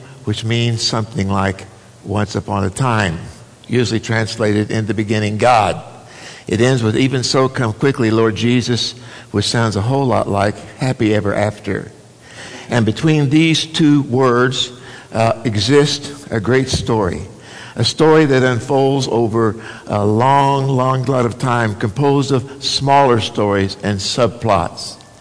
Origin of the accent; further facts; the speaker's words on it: Oklahoma, United States; It's awfully good to be here. I'm from Oklahoma, and I know you know that, and I rejoice at every opportunity to come back here.